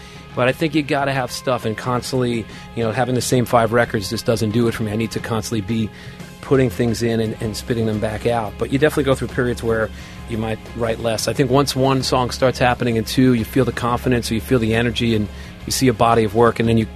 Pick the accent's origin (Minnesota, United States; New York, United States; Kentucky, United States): New York, United States; I'm a New Yorker. I waited my whole life to play the Garden.